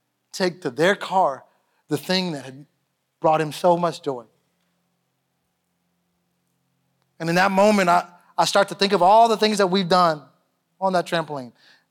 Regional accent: Missouri City, Texas, United States; also born or lived in Houston / Sugar Land / Alabama; I'm from Houston, Texas. I grew up Missouri City, Sugar Land, and I love my home, but I left for a little while and I pastored at a church in Alabama for about 12 years

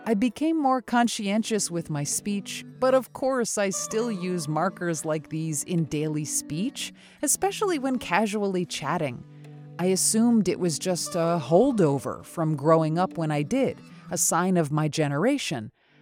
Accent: United States; when I was growing up in America, all the kids used the word like as a placeholder.

